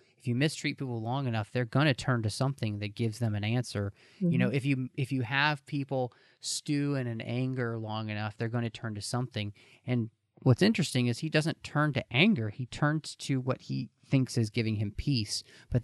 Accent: Texas, United States; growing up in Texas, you know, in a place that's full of people from all across the world and from, you know, like South America and stuff

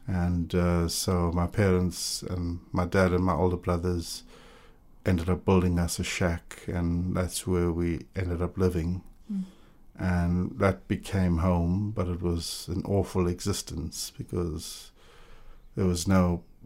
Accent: South Africa; When my parents were subsistence farmers growing up in South Africa.

